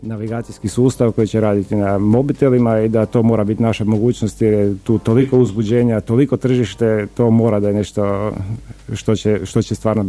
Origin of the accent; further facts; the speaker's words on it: Pula, Istria County, Croatia; moved away as an adult; now in Zagreb, Croatia; ja sam iz Pule, brat, ja sam iz Pule, da. Ja sam došao u Zagreb na studij, ne, dakle to je bilo 89.